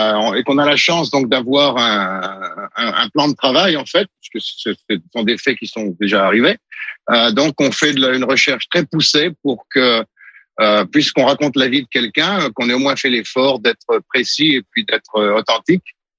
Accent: Montluçon, Auvergne-Rhône-Alpes, France; ma ville natale. Audrey Tautou est originaire de la même région que moi et nous sommes allés au même lycée.

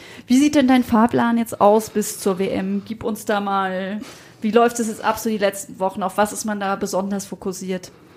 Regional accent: Freiburg, Baden-Württemberg, Germany; born there; Ich als gebürtige Freiburgerin habe natürlich da auch sozusagen meine Gefühlswelten jetzt gerade hier mit drin

